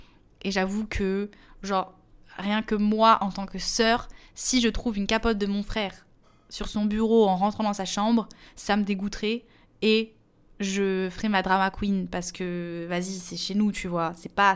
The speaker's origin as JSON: {"language": "French", "country": "Portugal", "said": "En tant que portugaise, vraiment."}